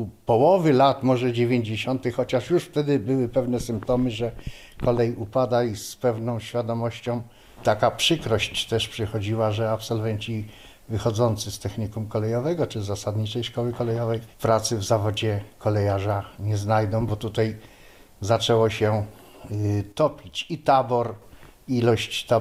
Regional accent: Karsznice, Łódź Voivodeship, Poland; Ja urodziłem się w Karsznicach, na osiedlu kolejowym. Od dzieciństwa, powiedzmy, zżyty bardzo z ludźmi, którzy mnie otaczali

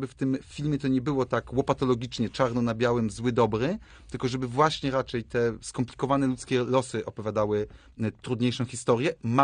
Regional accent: Łódź, Łódź Voivodeship, Poland; Jako łodzianin tego osobiście dopilnuję.

